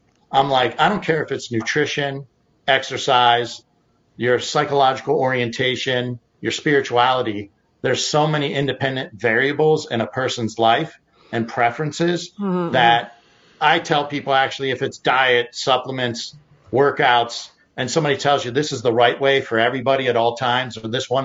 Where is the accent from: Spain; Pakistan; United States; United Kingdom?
United States; Ohio; also born or lived in Pittsburgh, United States; and I had a blessed life growing up in Ohio and Pittsburgh.